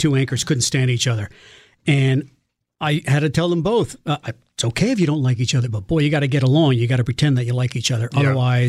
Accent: Fairfield, Connecticut, United States; I grew up in Fairfield, Connecticut.

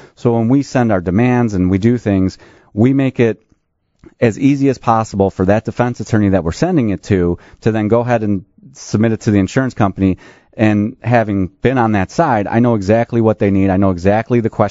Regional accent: Prospect Heights, Illinois, United States; also born or lived in Chicago; now in Wheeling, United States; I was born in the city, but I'm a suburban boy. I grew up in Prospect Heights. We moved out of the city from the north side in 1988 or so. I grew up in Prospect Heights, went to high school in Arlington Heights, and now live in Wheeling.

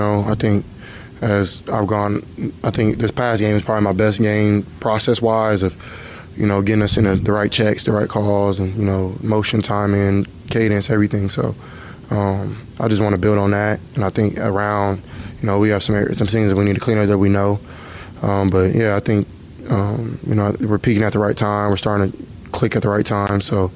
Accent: Texas, United States; So, you know, I'm a Texan, so I'm here.

